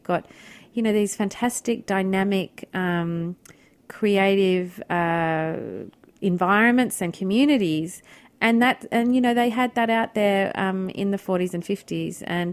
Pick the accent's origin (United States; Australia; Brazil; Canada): Australia; as an Australian